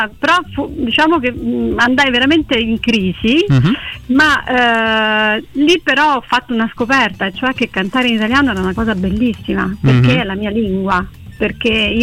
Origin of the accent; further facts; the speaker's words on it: Rome, Lazio, Italy; born there; io sono nata a Roma, ma sono di sangue siculo, ecco, perché sia infatti. Mio padre che mia madre sono... Mio padre era, vabbè, non c'è più, mia madre comunque, cioè, entrambi genitori siciliani, parenti siciliani, discendenza siciliana.